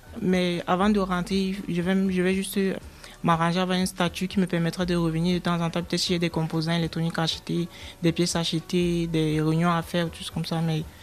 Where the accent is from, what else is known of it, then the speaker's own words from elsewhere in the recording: Cameroon; now in Trois-Rivières, Canada; Je viens du Cameroun.